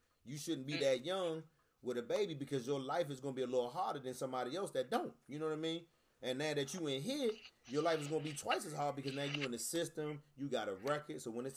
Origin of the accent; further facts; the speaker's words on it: Washington, District of Columbia, United States; You grew up uptown. I grew up on the South Side.